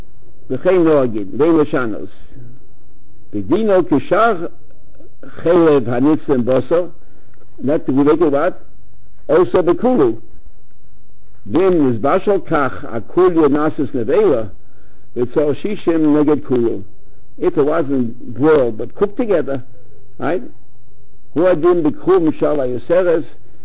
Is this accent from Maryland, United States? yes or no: no; New York City, New York, United States; I remember growing up on the Lower East Side, there was a neighbor, Chassidish fellow